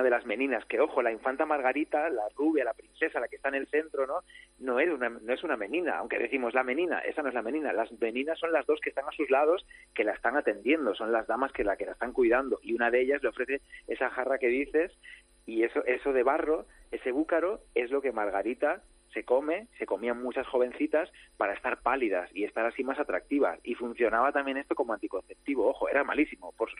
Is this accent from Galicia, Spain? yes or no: yes; Galicia, Spain; soy gallego y … viene de ahí, del norte.